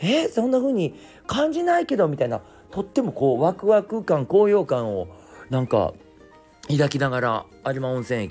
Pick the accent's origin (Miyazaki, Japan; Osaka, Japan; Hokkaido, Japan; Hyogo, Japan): Osaka, Japan; 私は大阪人ですが、関西にずっとね長く住んでた割には、有馬温泉、この有名な有馬温泉に一度も訪れてないんですよね。